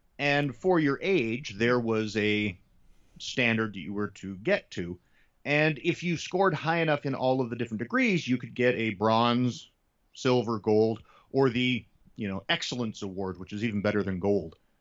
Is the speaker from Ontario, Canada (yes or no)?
yes; North Bay, Ontario, Canada; Well, I grew up in North Bay, Ontario, which is even worse because it's even much colder weather.